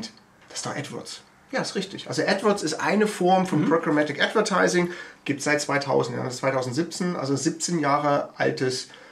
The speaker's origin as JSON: {"language": "German", "town": "Leipzig", "region": "Saxony", "country": "Germany", "said": "Ich komme aus Leipzig, mache Online-Marketing seit 1999, ja."}